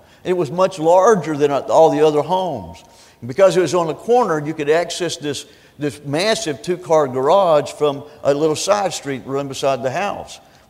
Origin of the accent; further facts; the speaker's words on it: Dallas, Texas, United States; On a street that I grew up in Southeast Dallas was a little community called Urban Park. Urban Park was also part of a community called Urbandale, and it was all part of another area known as Pleasant Grove. I grew up on a street called Redbud Drive